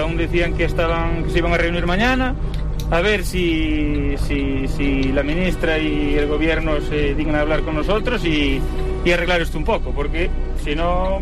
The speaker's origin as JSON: {"language": "Spanish", "town": "Ourense", "region": "Galicia", "country": "Spain", "said": "De Orense."}